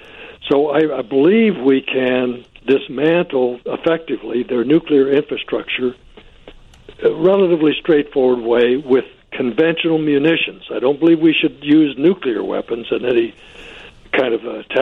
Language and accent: English; United States; And my interest is, as an American, I wore the U.S. uniform.